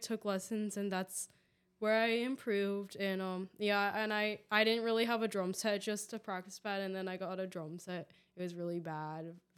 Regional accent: Encinitas, California, United States; I grew up in Southern California, so San Diego, North County.

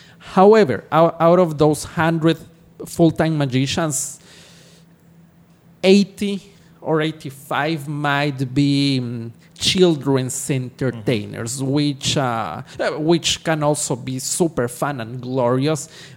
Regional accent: Ecuador; moved away as an adult; now in Los Angeles, United States; I was born and raised in Ecuador, in South America.

